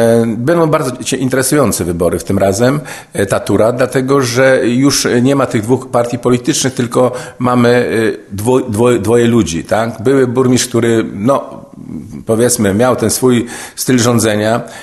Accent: Hel, Pomeranian Voivodeship, Poland; jestem Kaszubą z krwi kości, również rodowitym helaninem.

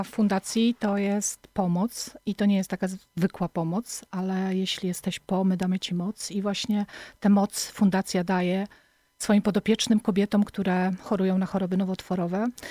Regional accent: Puck, Pomeranian Voivodeship, Poland; born there; Dlatego, że ja jestem Kaszubką, gmina Puck to moje miejsce. Urodziłam się w Pucku i tam też jest moja rodzina i tam to środowisko jest mi bardzo, bardzo, bardzo bliskie.

